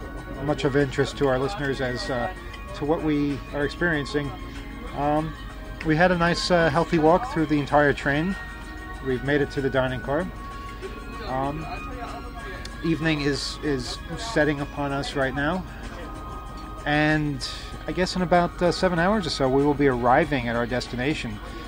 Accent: United States; I'm not allowed into North Korea at all because I'm an American. This is one of the downsides to being an American.

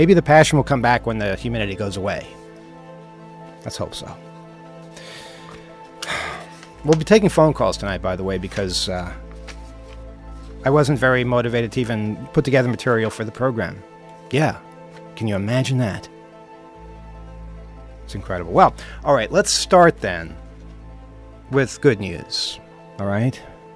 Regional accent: Winnipeg, Manitoba, Canada; I'm from Winnipeg.

